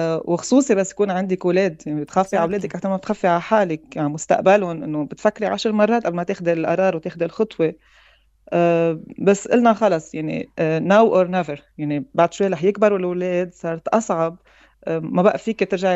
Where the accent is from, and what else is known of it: Lebanon; moved away